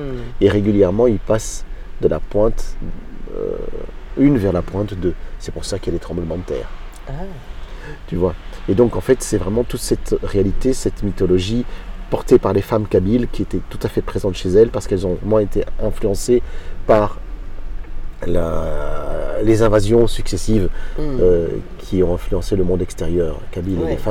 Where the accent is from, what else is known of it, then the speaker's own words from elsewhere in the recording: Belgium; tout ça en Belgique, parce que je suis né en Belgique, j'ai grandi là.